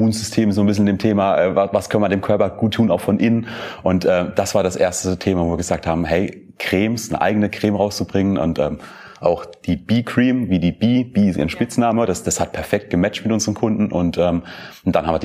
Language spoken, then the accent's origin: German; Landau, Rhineland-Palatinate, Germany; Wir kommen aus Landau, aus der Pfalz. Ja. Es ist eine schöne Region, lebenswert ohne Ende.